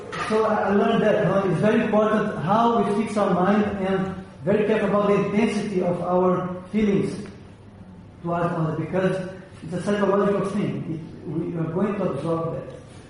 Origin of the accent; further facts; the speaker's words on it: Brazil; English is a second language; I'm from Brazil, no?